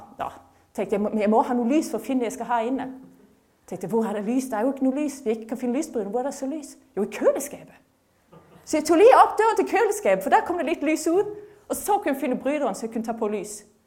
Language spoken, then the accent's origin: Danish; Norway; Danish is a second language; vi har jo aldrig været slaver, vi er nordmænd.